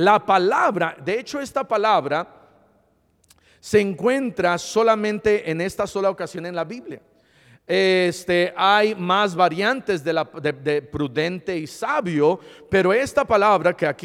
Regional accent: Iguala, Guerrero, Mexico; yo estaba creciendo en Iguala, Guerrero, teníamos una ferretería.

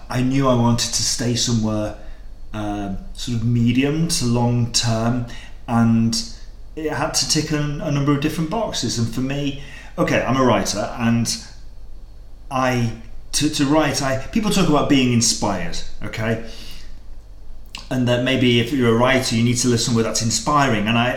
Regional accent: North West England, United Kingdom; So I'm from Northwest England, and I love my country and I've got a lot of family and friends there

